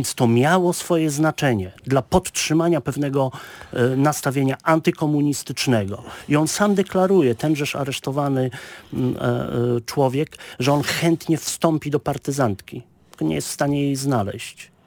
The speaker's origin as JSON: {"language": "Polish", "region": "Pomeranian Voivodeship", "country": "Poland", "said": "ja sam pochodzę z Kaszub"}